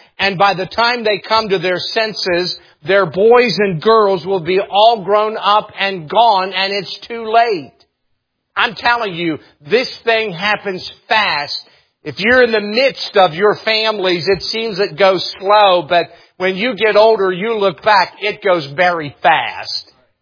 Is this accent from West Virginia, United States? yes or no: yes; West Virginia, United States; Here I am, I'm from West Virginia, and I'm calling you a bunch of communists.